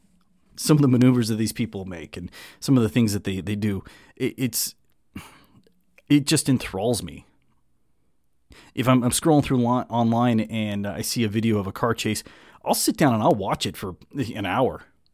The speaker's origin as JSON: {"language": "English", "town": "Los Angeles", "region": "California", "country": "United States", "tie": "born or raised there", "said": "I grew up in the Southern California, Los Angeles, North Orange County area, and they happen all the time."}